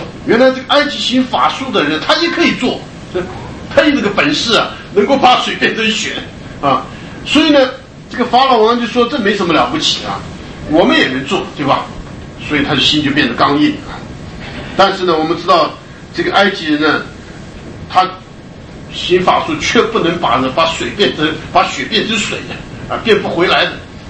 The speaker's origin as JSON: {"language": "Chinese", "country": "Taiwan", "tie": "born or raised there", "said": "那我记得我小的时候在台湾啊，我们小时候到稻田里面去钓青蛙啊"}